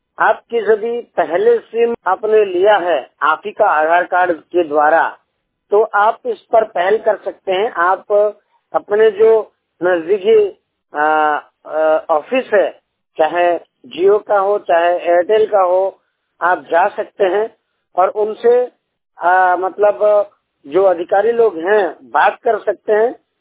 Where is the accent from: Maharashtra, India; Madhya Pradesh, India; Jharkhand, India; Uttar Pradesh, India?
Jharkhand, India; मैं झारखंड से हूँ।